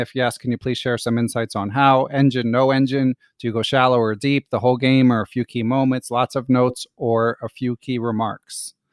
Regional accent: Philadelphia, Pennsylvania, United States; growing up in Philly and like starting to go to the Marshall as a teenager.

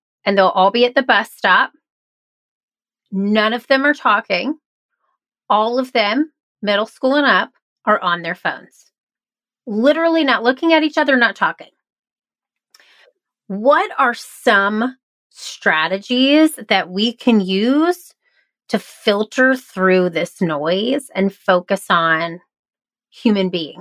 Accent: Chicago, Illinois, United States; now in Charleston, United States; I come from Chicago. Okay. Very liberal town, city. And then I moved to Charleston, South Carolina in 2020.

